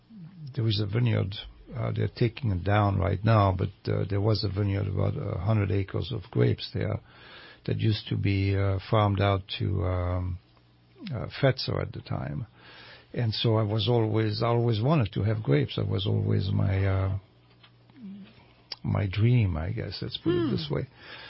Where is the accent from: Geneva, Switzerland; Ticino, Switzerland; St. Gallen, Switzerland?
Geneva, Switzerland; also born or lived in Lausanne; I come from the Rhone Valley. I grew up in Geneva, Lausanne, around the Lake Geneva, Lake Léman.